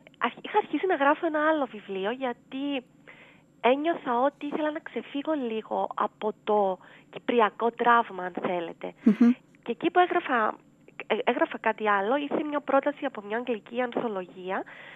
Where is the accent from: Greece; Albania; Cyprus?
Cyprus; Nicosia, Nicosia District; τη Λευκωσία, που είναι η πόλη μου, και την ολόκληρη την Κύπρο, που είναι η χώρα μου